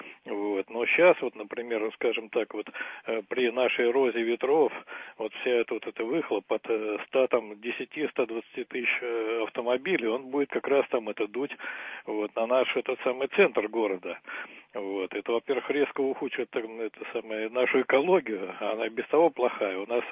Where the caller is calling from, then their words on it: Saint Petersburg, Russia; я из Санкт-Петербурга.